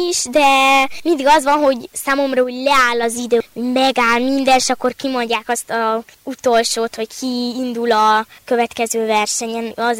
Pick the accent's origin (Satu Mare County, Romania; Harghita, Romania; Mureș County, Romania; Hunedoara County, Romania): Mureș County, Romania; Târgu Mureș; Marosvásárhelyről jöttem